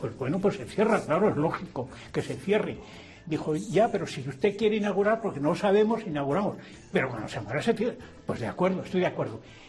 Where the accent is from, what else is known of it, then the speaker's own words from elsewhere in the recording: Benavente, Castile and León, Spain; born there; now in Zamora, Spain; Me voy a Zamora. Zamora, y elegí Zamora porque nací en Benavente